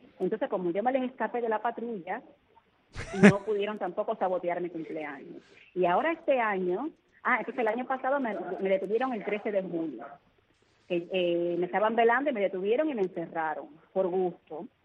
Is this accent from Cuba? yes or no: yes; Cojímar, Havana, Cuba; yo soy de Cojímar, vivo en Cojímar